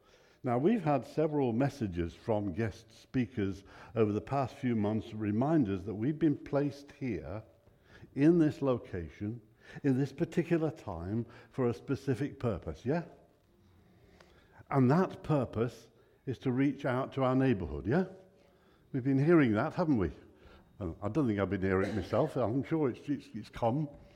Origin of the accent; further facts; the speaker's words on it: United Kingdom; because we're British, we're not very good at sharing pain.